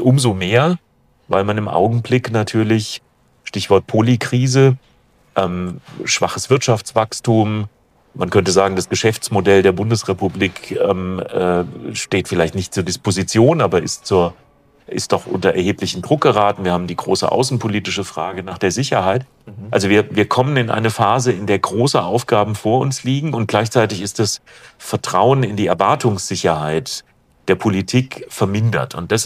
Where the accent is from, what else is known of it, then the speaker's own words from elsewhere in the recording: Baden-Württemberg, Germany; Ich komme aus Baden-Württemberg